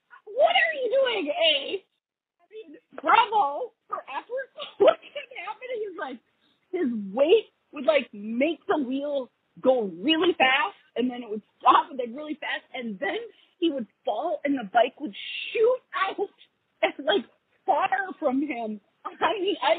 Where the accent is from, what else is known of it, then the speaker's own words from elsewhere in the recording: Wisconsin, United States; I went to University of Wisconsin. I was born and raised in Wisconsin.